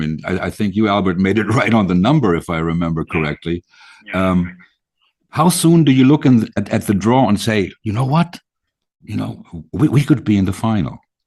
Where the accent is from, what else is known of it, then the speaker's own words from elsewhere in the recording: Germany; we're from Germany